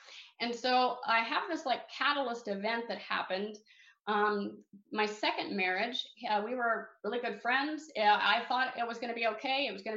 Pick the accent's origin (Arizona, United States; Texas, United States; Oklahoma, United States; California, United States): Oklahoma, United States; I'm born and raised in Oklahoma. And so I was in Oklahoma and they would send me this little detox.